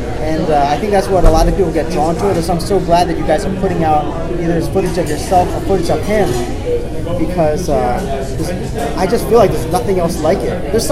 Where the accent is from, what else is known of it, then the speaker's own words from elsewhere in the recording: Baltimore, Maryland, United States; I was born and raised in Baltimore. You know, like, Baltimore's, like, city's, like, 60, 70% black, mostly, like, white and black growing up, so I didn't know a lot about my own culture.